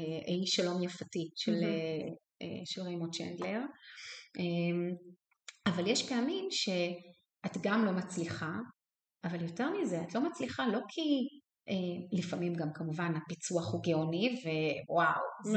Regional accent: Ramat HaSharon, Central District, Israel; אז בעצם גדלתי ברמת השרון וגרתי מול הספרייה הציבורית

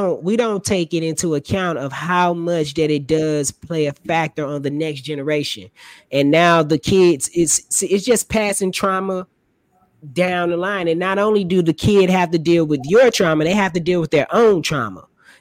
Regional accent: St. Louis, Missouri, United States; I grew up in St. Louis, Missouri.

